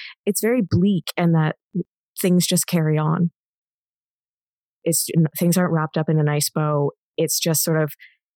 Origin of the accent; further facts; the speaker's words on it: Canada; I'm Canadian. I always assume it's the dark ending.